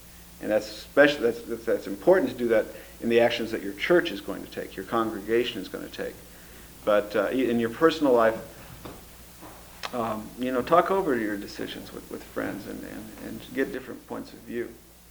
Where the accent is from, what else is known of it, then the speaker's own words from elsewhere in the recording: Kansas, United States; I mean, I grew up in Kansas.